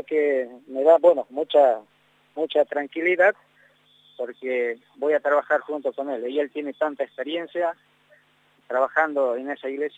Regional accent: La Quiaca, Jujuy, Argentina; also born or lived in Celocha, Bolivia; ya los hice en La Quiaca, que es el pueblo fronterizo donde yo nací. Yo nací en un pueblito que se llama Celocha, muy cerca de la frontera con Argentina.

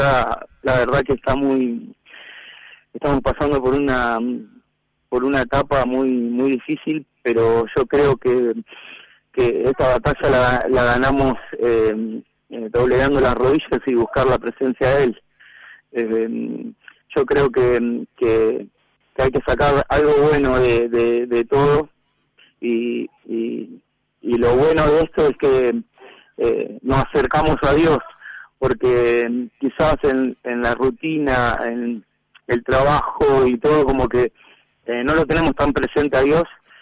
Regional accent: Merlo, Buenos Aires Province, Argentina; Sí, soy un poco derivado de Merlo, soy de Merlo de Libertad.

